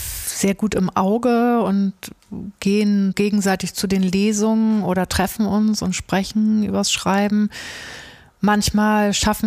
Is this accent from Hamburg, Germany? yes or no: yes; Hamburg, Germany; das habe ich als Hamburgerin immer so ein bisschen hier vergeblich gesucht